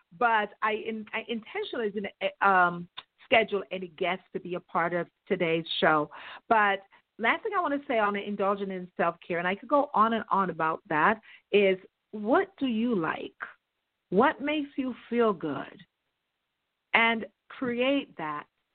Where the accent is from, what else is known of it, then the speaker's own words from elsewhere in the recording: Jamaica; I know I'm from Jamaica, and I'm married to a man from Haiti.